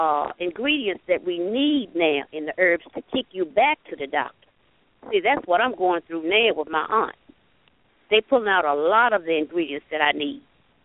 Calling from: Danville, Virginia, United States; I'm calling from Danville, Virginia.

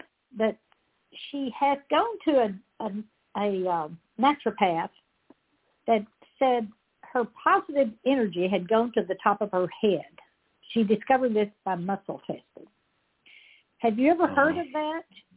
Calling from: Texas, United States; I'm in Texas. Yes, Dr. Dennis.

